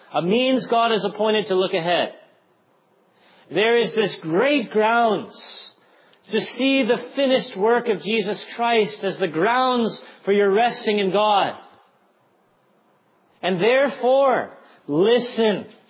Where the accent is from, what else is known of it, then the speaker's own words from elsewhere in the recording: California, United States; also born or lived in South Carolina; I'm only 35 now, and I spent about 10 years in South Carolina. And there's a certain sense where I'm a Californian, and there's another sense where I'm a Southerner.